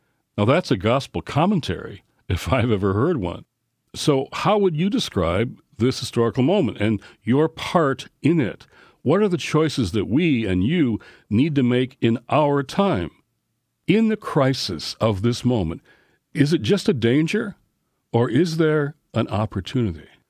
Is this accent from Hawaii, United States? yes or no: no; Detroit, Michigan, United States; I grew up in Detroit. Ontario was right next door across the river.